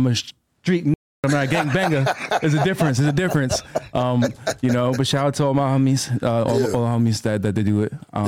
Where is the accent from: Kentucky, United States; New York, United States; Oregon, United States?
New York, United States; Brooklyn; I'm grateful for growing up in Flatbush, Brooklyn. I was so grateful we put